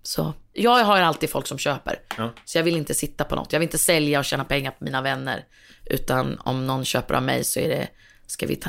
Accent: Örebro, Örebro County, Sweden; accent: Örebro dialect; also born or lived in Strömstad; uppvuxen nästan i stort sett varje lov och varje sommar i Strömstad. Då. Så jag känner mig lika mycket från Strömstad som Örebro kan man säga.

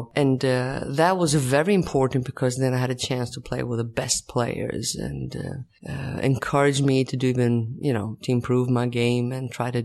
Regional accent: Sweden; moved away as an adult; I come from Sweden.

